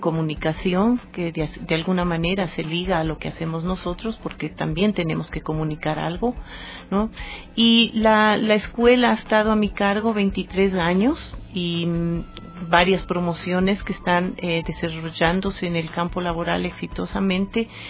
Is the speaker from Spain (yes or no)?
no; Ecuador; also born or lived in United States; regresé a ejercer en mi país, Ecuador